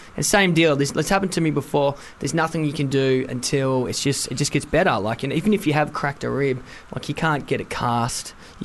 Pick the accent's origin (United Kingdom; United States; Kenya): United Kingdom; Wales; now in Australia; I'm Welsh for starters.